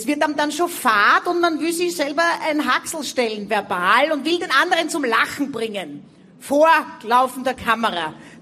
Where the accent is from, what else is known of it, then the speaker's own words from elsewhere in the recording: Thessaloniki, Central Macedonia, Greece; Ein paar Jahre meiner Kindheit war man in Thessaloniki aus dem schlichten Grund, weil mein Vater Lehrer war.